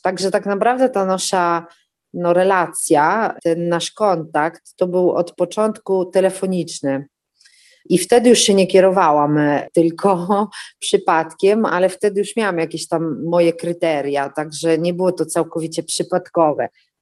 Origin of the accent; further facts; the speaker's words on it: Lublin, Lublin Voivodeship, Poland; moved away as an adult; now in Fermo, Italy; mam 41 lat, jestem z pochodzenia lublinianką, a od 17 lat mieszkam we Włoszech, w Fermo, to jest takie miasto mniej więcej w środkowych Włoszech, niedaleko Adriatyku, w regionie Marche.